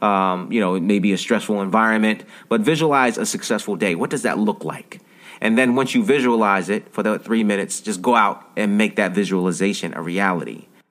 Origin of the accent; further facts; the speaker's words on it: New York, United States; I'm from New York. I was born in Uptown Manhattan.